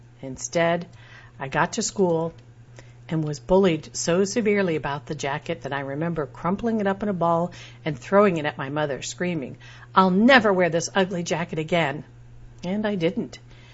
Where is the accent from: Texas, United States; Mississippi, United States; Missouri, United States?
Mississippi, United States; Kosciuszko; a little white church by a red dirt road in my hometown of Kosciuszko, Mississippi.